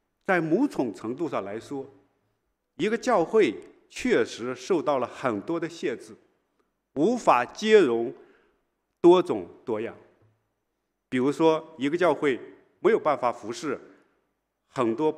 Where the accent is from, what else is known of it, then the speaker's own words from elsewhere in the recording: China; now in Singapore; 当他们听说我是从中国来，在新加坡已经待了大概十多年